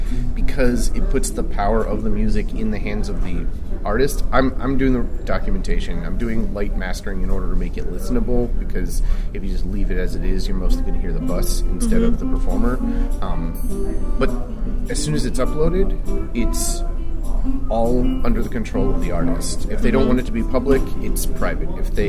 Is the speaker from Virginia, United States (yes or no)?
yes; Virginia, United States; I grew up in Virginia running sound for folk music concert series around the Washington, D.C. area